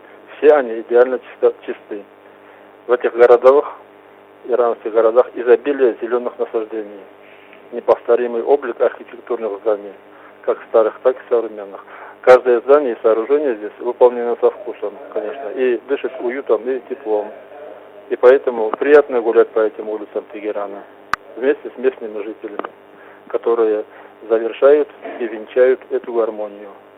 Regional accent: Upper Balkaria, Kabardino-Balkaria, Russia; из Верхней Балкарии.

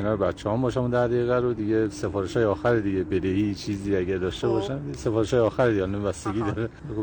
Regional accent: Babol, Mazandaran, Iran; من اهل بابل هستم. بله. هستم مازندران.

